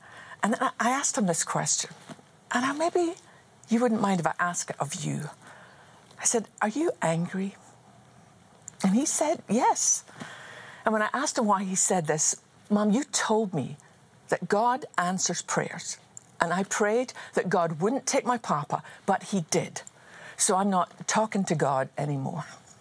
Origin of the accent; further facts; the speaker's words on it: Scotland, United Kingdom; the stories I've known since I was just a wee girl growing up in Scotland.